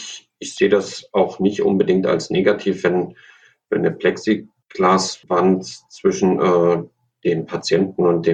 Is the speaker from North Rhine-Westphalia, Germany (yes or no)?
no; Thuringia, Germany; born there; Ich bin in Thüringen geboren